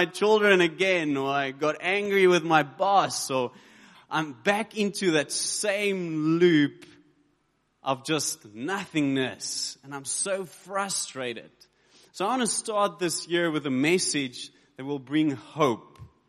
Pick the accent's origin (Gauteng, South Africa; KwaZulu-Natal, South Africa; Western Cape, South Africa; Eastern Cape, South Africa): Western Cape, South Africa; George; I'm from George in the Garden Route.